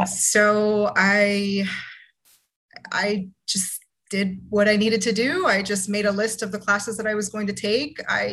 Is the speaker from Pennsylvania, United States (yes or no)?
no; Florida, United States; I'm originally from Florida.